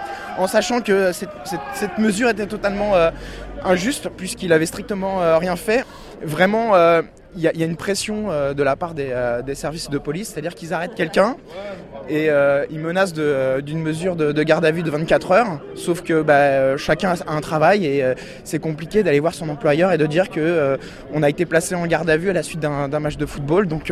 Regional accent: Paris, Île-de-France, France; je parle surtout en tant que parisien

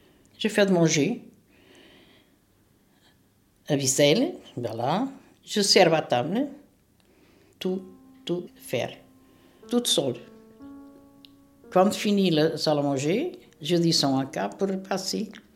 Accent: Portugal; French is a second language; now in France; Je viens, oui. De Portugal.

